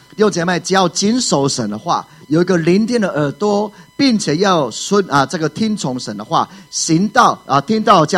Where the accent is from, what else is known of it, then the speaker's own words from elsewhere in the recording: China; 像我们中国人到处都要追求福气，对不对？